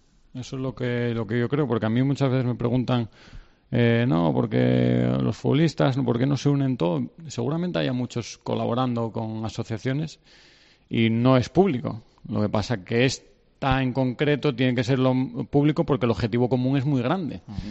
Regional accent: Salinas, Asturias, Spain; Salinas, no llega a ser ciudad, pero bueno, es de donde soy y donde desconecto siempre.

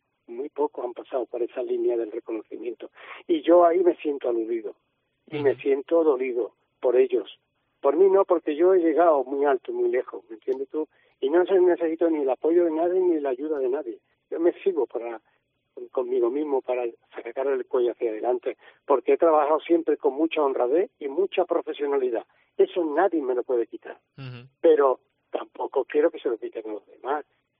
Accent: Cádiz, Andalusia, Spain; yo soy de Cádiz, yo tengo un sentimiento hacia Cádiz

